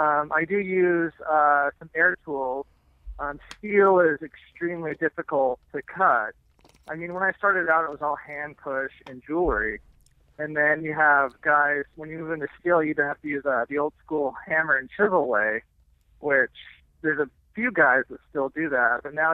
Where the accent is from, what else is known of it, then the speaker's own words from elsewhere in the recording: St. George, Utah, United States; Oh, I'm sorry, St. George.